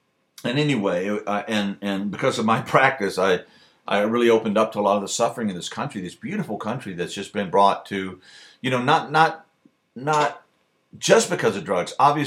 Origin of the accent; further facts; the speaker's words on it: Mexico; And I grew up in Mexico, so I've seen a lot of Mayan ruins, a lot of ruins in general.